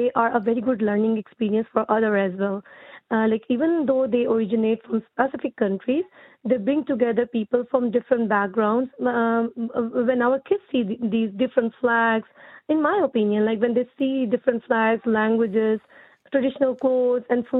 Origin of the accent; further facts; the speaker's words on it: Pakistan; I'm from Pakistan, and I have been living here for many years, and my three kids were all born here.